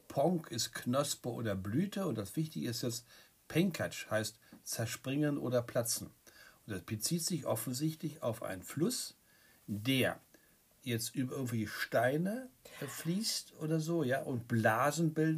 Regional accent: Berlin, Germany; born there; Insofern habe ich mit dem Namen meiner Geburtsstadt wirklich ein bisschen was zu tun.

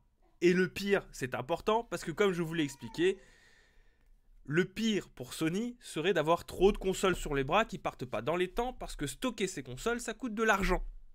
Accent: Bordeaux, Nouvelle-Aquitaine, France; Je suis de Bordeaux et je le sais bien, mais le gavé, il n'y a que nous que ça se dit.

